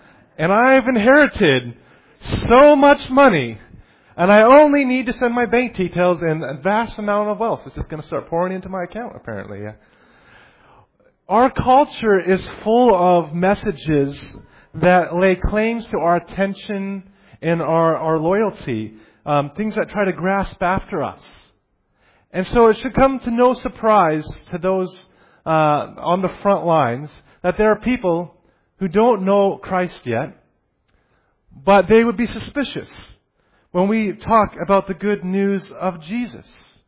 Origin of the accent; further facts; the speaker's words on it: Vancouver, British Columbia, Canada; also born or lived in Alberta / Seattle, United States; So I was in Alberta, in Vancouver, in Seattle. That was my hometown areas. And I studied at both sides as well. So I was back and forth. But I was in Vancouver before I moved out this way.